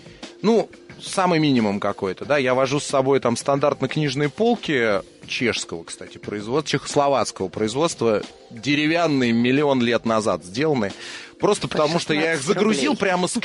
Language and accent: Russian; Moscow, Russia; я, например, как коренной москвич, да, имея собственную квартиру